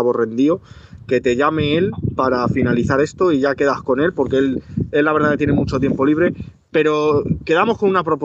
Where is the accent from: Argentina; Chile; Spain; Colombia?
Spain; Tudela, Navarre; Sí, yo soy de Tudela.